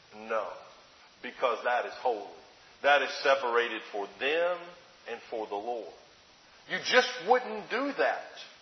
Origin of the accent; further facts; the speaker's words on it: Alabama, United States; I grew up in Alabama, so like I have been to a pig farm.